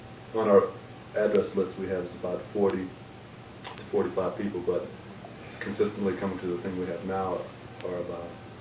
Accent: Burlington, Iowa, United States; I'm from Burlington, Iowa. Also

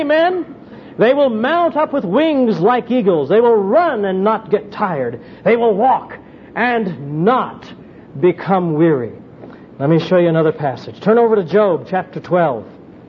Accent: Florida, United States; I'm from the Flatlands. I'm from Florida. And I want to tell you right now, you don't see anything like this in Florida.

